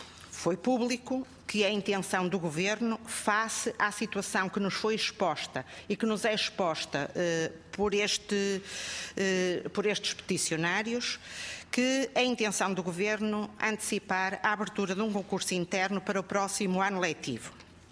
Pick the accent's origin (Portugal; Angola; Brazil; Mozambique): Portugal; Braga; moved away as an adult; now in Lisbon, Portugal; Eu própria, docente há 40 anos, em 1980 fui colocada aqui em Lisboa e sou do Distrito de Braga.